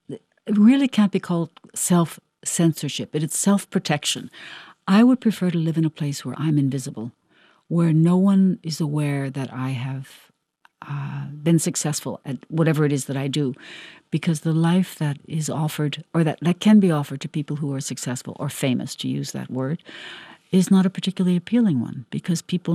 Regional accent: United States; And I thought, this is it, that I, as the American, think that the idea of people engaging in some sort of a sexual activity in public is an offense to public decency

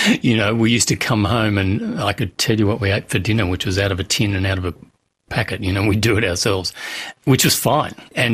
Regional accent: Brisbane, Queensland, Australia; And I grew up in Brisbane. The earliest thing I remember is Cooper's Plains. We had a corner store.

